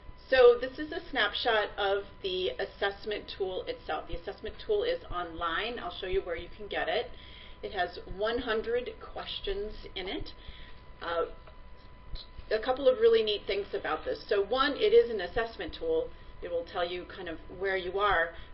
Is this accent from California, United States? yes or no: no; Wisconsin, United States; I am from Wisconsin